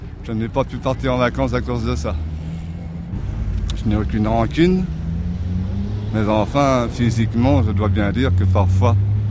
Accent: Centre-Val de Loire, France; Je suis du Berry.

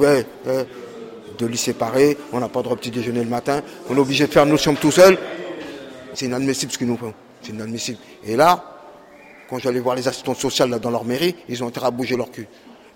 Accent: La Courneuve, Île-de-France, France; now in Saint-Denis, France; Avant, j'étais à la Courneuve. J'ai grandi à la Courneuve, j'ai tout fait à la Courneuve.

